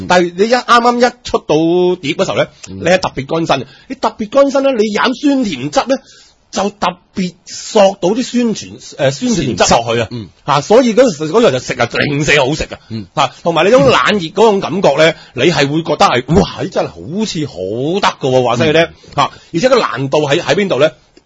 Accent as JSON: {"language": "Cantonese", "country": "China", "said": "如果用冰，我哋中國人咧成日覺得咧熱氣"}